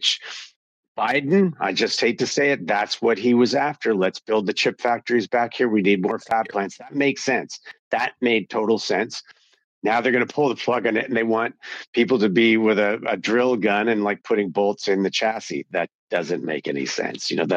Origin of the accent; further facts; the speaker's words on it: Canada; And you can't anticipate, like as a Canadian, don't count on it, right?